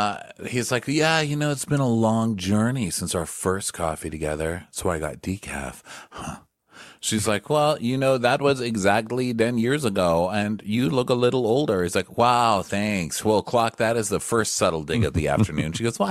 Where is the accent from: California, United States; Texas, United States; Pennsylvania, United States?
Texas, United States; El Paso; Actually had them at some of my birthday parties growing up, believe it or not, because I grew up in El Paso.